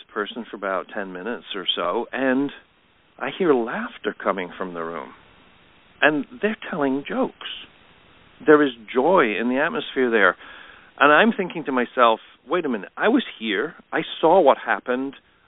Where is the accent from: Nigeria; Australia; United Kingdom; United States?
United Kingdom; England; moved away; I'm originally from England. I was a typically reserved Brit